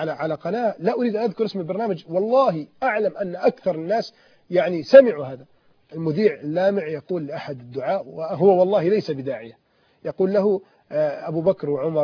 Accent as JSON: {"language": "Arabic", "town": "Alexandria", "region": "Alexandria Governorate", "country": "Egypt", "said": "أنا من الإسكندرية"}